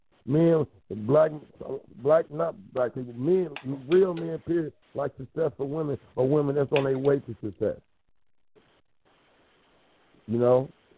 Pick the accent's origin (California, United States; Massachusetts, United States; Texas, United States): California, United States; San Francisco; You know, now I'm from San Francisco, and I grew up in a white neighborhood.